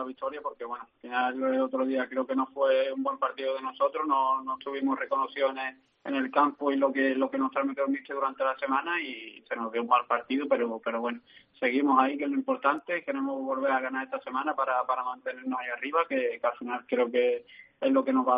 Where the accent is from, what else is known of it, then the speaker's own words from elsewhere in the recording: Seville, Andalusia, Spain; soy de Sevilla y lo conozco bien